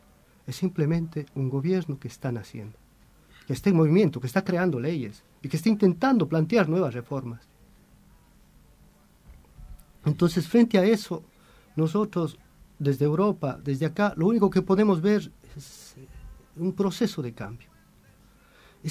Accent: Ecuador; moved away; Nosotros acá como migrantes vivimos otras realidades, ayudamos de alguna manera a nuestro país mandando, reenviando remesas económicas para mantener a nuestras familias

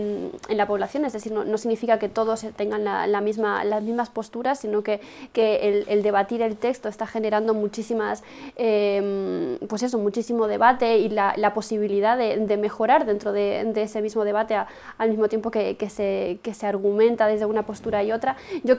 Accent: Uruguay; en el caso mío, que soy de Uruguay, que no puedo ni siquiera votar

